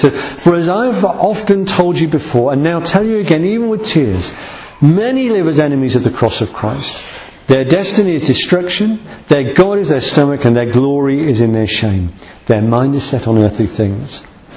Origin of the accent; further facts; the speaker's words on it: United Kingdom; I am British. I've got a British passport.